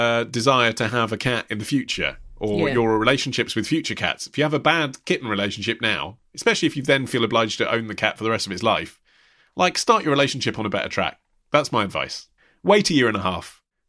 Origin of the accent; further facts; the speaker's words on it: United States; now in United Kingdom; Now, I'm American, I've owned dogs all my life